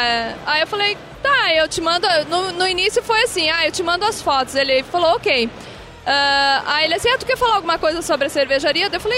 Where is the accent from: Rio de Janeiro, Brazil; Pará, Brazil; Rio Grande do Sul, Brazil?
Rio Grande do Sul, Brazil; Porto Alegre; born there; now in Florianópolis, Brazil; Eu nasci em Porto Alegre, só que eu recentemente... Tipo, eu morei por 3 anos em Porto Alegre e já fui pra Florianópolis